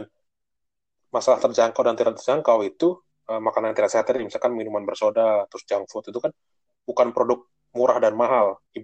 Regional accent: Kediri, East Java, Indonesia; Dulu kan gue dari Kediri ya.

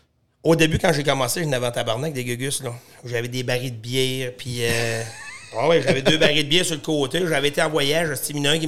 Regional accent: Saint-Ange-de-Beauce, Quebec, Canada; Saint-Ange-de-Beauce.

